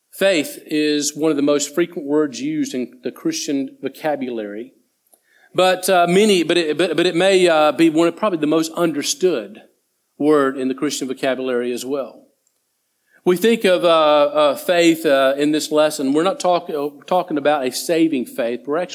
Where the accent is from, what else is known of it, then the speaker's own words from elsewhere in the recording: United States; I was born and raised in America, and so I can promise you that this is probably pretty close to being accurate.